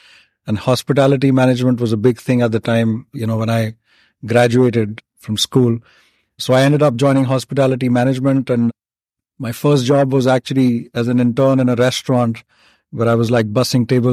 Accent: India; I grew up in India and I started my career in the hospitality industry back in India.

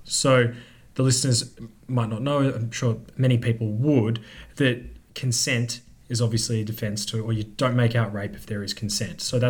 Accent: Australia; Now I'm showing the fact that I'm Australian here.

